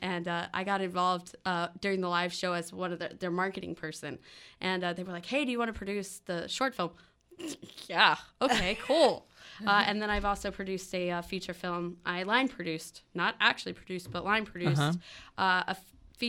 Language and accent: English; Austin, Texas, United States; I'm a unicorn. I'm from Austin.